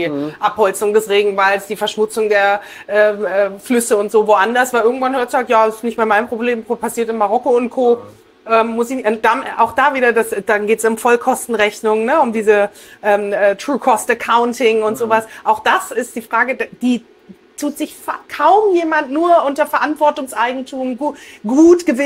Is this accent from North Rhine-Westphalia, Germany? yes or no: no; Munich, Bavaria, Germany; Ich bin ja in München groß geworden.